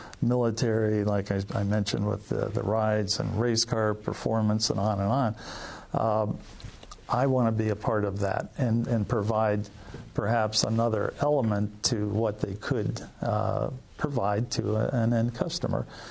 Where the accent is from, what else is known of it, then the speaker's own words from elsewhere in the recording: Cleveland, Ohio, United States; And I grew up in the Cleveland, Ohio area, and so to me, to have an opportunity to come to Detroit and play with the big boys, it was like, wow, this is it.